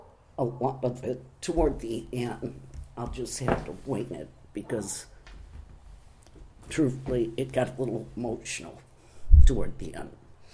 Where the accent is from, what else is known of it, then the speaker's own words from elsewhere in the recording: St. Louis, Missouri, United States; I was born and raised in St. Louis at the old St. Anthony's Hospital on Merrimack. I went to school in St. Louis.